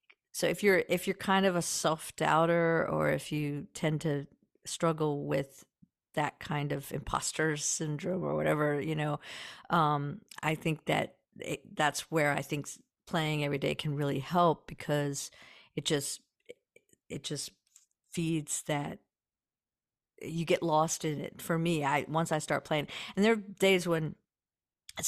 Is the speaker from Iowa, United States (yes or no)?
no; West Virginia, United States; But when I was growing up in West Virginia, there was actually not an interstate.